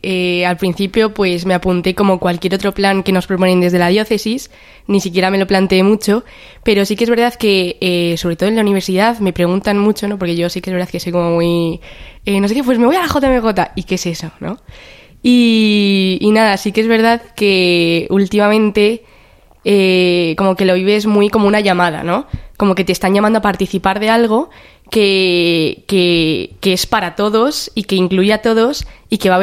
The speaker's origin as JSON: {"language": "Spanish", "town": "San Fernando de Henares", "region": "Community of Madrid", "country": "Spain", "said": "tengo 21 años y estudio Derecho y ADE aquí en Alcalá. Y nada, soy de San Fernando de Henares y de la parroquia Santos Juan y Pablo."}